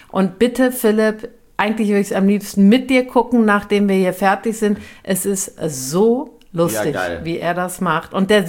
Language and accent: German; Cologne, North Rhine-Westphalia, Germany; ich komme ja aus Kölns Westen